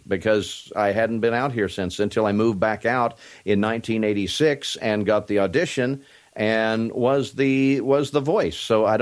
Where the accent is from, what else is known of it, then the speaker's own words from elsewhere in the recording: Kansas, United States; I grew up in South Central Kansas.